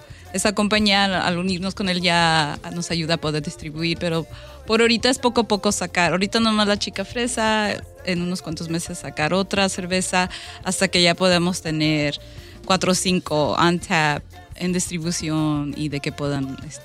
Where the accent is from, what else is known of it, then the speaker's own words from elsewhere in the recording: Illinois, United States; porque yo crecí en La Villita, en los barrios de empacadoras.